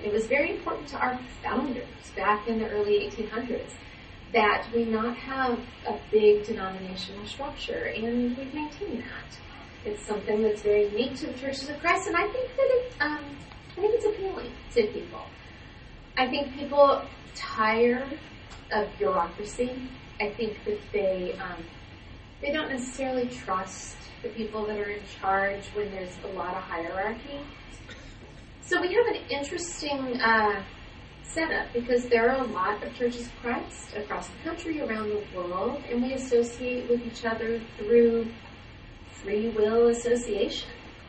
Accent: Los Angeles, California, United States; moved away as an adult; now in New York City, United States; I grew up in West Los Angeles, moved to New York City in 1999.

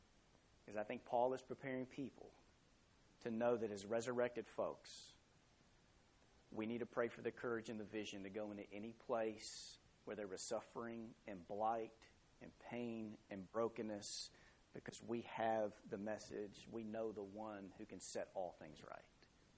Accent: Texas, United States; these people that hang Texas stuff all over our house, you know, or our cars to let everyone know that we're from Texas.

